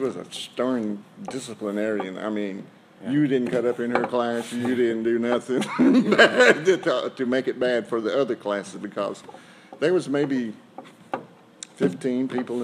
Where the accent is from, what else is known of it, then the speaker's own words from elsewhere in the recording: Waynesville, United States; born there; I was born right here in Waynesville.